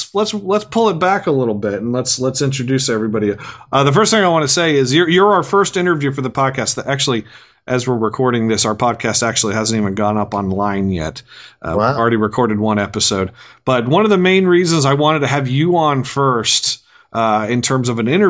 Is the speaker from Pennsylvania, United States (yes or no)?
yes; Quakertown, Pennsylvania, United States; the years that I grew up in Quakertown, I never once went to the Pearl Buck House.